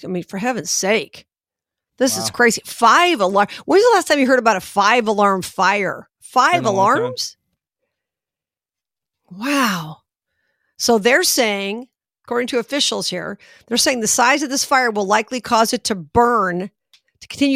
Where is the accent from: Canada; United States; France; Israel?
United States; Las Vegas, Nevada; as you may know, I'm from Vegas, where we've had a couple of big fires.